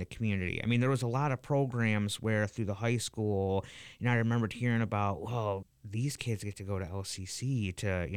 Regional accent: Lansing, Michigan, United States; I'm born and raised in Lansing

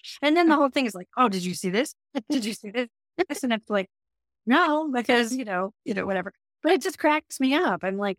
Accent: Scottsdale, Arizona, United States; it's set in my hometown in Scottsdale

